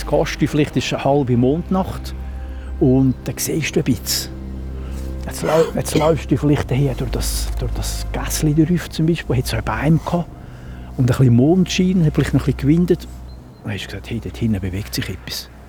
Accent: Flüelen, Uri, Switzerland; Also die, oder in Flielen, in der Gemeinde, wo ich aufgewachsen bin, hat es Kindertransporteure gegeben.

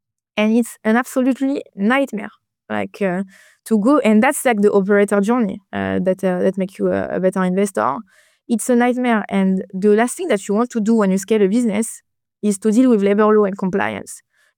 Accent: France; I grew up in France. And I know that in France, where I'm coming from

